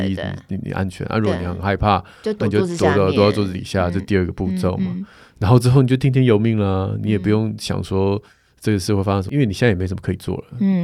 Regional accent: Taipei, Taiwan; 你看我们也是台北人啊。

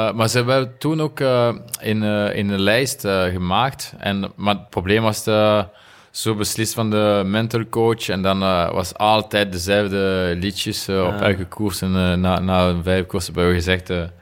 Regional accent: Wallonia, Belgium; Omdat ik ben van Remouchon en de rivier Amblève noemt ze. Is daar.

